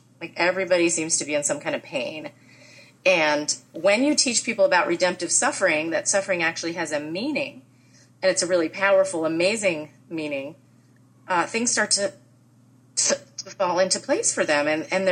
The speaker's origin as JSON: {"language": "English", "country": "United States", "said": "I really, really, really do. I love being an American."}